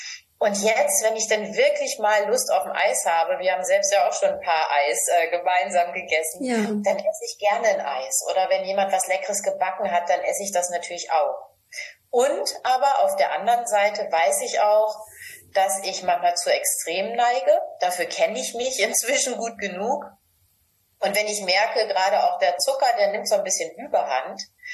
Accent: Northern Germany, Germany

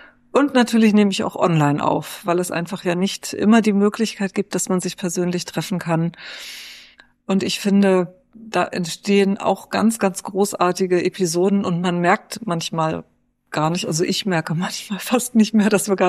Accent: Oberhaching, Bavaria, Germany; ich würde gerne hier in Oberhaching, in meinem Heimatort, gerne einen Live-Podcast aufnehmen

